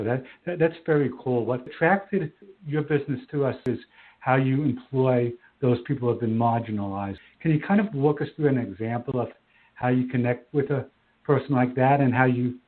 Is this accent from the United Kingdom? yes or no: no; New York, United States; Because as a New Yorker, I started a community garden cooperative in Georgia.